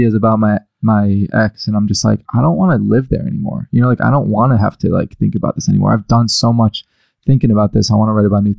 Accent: Chicago, Illinois, United States; And then I'm from Chicago, like I said. So like growing up, I played basketball.

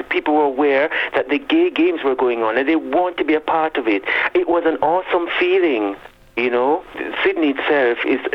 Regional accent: Jamaica; I'm from Jamaica, so, and we have a Brit just at the Commonwealth with cricket and all that sort of a thing, sports

